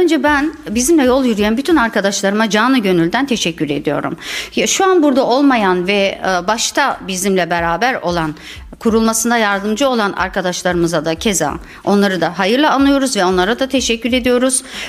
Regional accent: Nevşehir, Turkey; Kendim Nevşehirliyim. 52 yaşındayım, evliyim

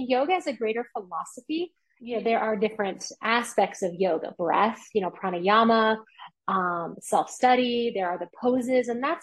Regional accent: Midwest, United States; I grew up in the Midwest.

